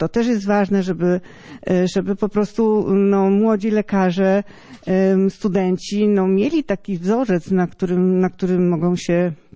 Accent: Subcarpathian Voivodeship, Poland; ja jestem akurat spod Przemyśla

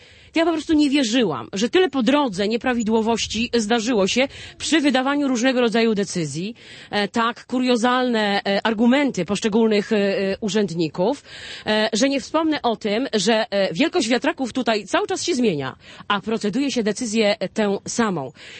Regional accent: Lower Silesian Voivodeship, Poland; dlatego, że ja pochodzę z Dolnego Śląska, z okręgu Wałbrzyskiego

